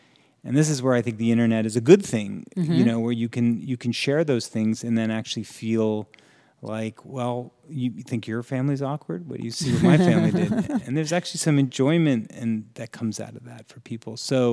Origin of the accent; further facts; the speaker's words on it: New Jersey, United States; I'm from New Jersey. So I grew up in a very, you know, suburban kind of...